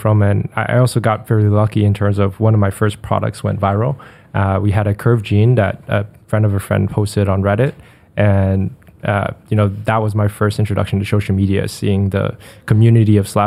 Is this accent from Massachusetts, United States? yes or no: no; New York City, New York, United States; born there; So I was born in Chinatown, Lower East Side.